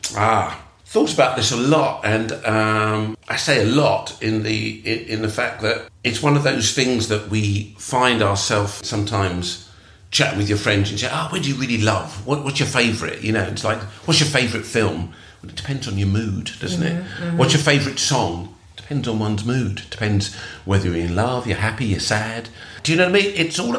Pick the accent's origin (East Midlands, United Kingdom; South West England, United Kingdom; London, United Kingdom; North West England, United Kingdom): London, United Kingdom; I'm born here. I'm born in England. I'm British. And I'm come from multicultural Britain, perhaps because I'm living in London and I grew up with lots of people whose parents were immigrant